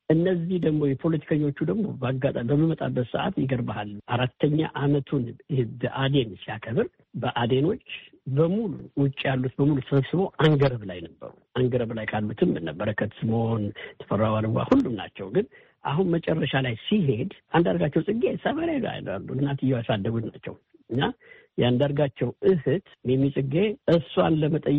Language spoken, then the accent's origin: Amharic; Addis Ababa, Ethiopia; ዋሬና ካዛንቺስ ነው ተወልጄ ያደግኩት እና እድገቴና ትምህርቴም ካዛንቺስ ነው። ሃይስኩልም ኤሌመንተሪ ምኑን የተማርኩትም ካዛንቺስ ነው።